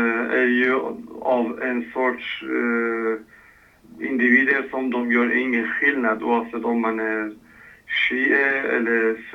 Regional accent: Iran; Swedish is a second language; now in Sweden; Iran. Jag är från den där vackra, fantastiska landet i Mellanöstern. Gamla riket

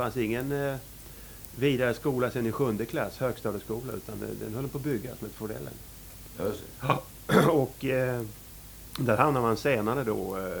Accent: Tyresö, Stockholm County, Sweden; born or raised there; accent: Scanian; also born or lived in Malmö

